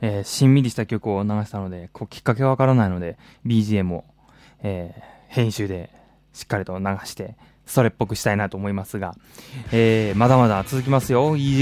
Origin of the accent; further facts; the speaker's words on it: Kyoto, Japan; 京都で、地元京都で、ボックスホールというところで、ライブしたいなと思います。